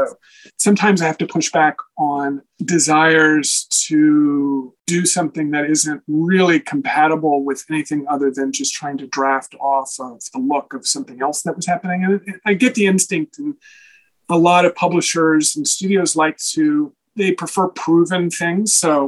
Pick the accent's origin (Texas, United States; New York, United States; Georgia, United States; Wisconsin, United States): Texas, United States; Well, I grew up in Texas in a very non-art environment.